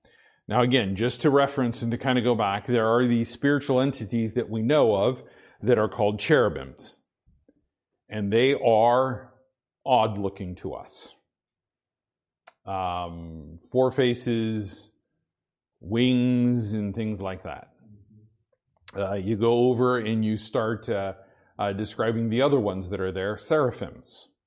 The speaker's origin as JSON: {"language": "English", "region": "Idaho", "country": "United States", "tie": "born or raised there", "said": "I grew up in Idaho. What is Idaho famous for?"}